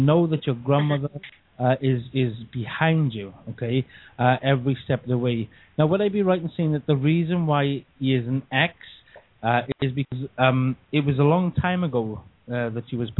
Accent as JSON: {"language": "English", "town": "Caerphilly", "region": "Wales", "country": "United Kingdom", "said": "because I'm from Wales as well, from wonderful Caerphilly."}